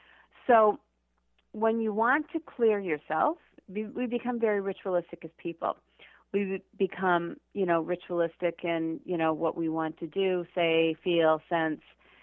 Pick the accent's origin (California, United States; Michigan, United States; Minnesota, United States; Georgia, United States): Michigan, United States; I can't even say the words because I'm from Michigan